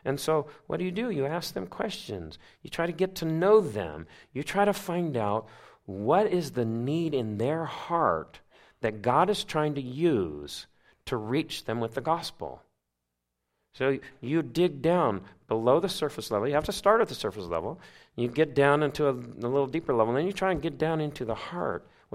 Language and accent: English; Missouri, United States; And where I grew up in Missouri, they used to say, hot enough for ya?